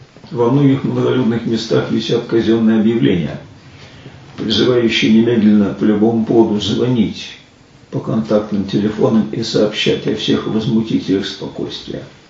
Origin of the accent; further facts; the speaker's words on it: Moscow, Russia; Это я как коренной москвич могу вам сказать.